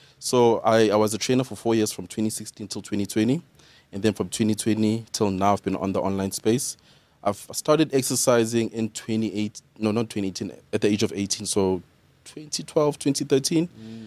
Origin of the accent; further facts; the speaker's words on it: Soweto, Gauteng, South Africa; So, second born out of two other brothers, from Soweto, Midlands.